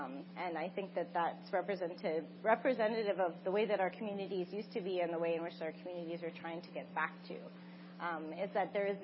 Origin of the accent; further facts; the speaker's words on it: Sault Ste. Marie, Ontario, Canada; And I come from Bawatin, Sault Ste. Marie.